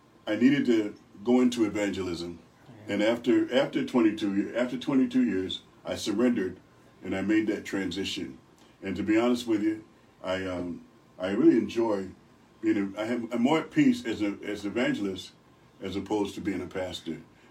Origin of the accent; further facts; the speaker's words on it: Rochester, New York, United States; I grew up on the west side of Rochester, born and raised in Rochester, New York. And I spent the majority of my life over on the west side until I went to the Navy.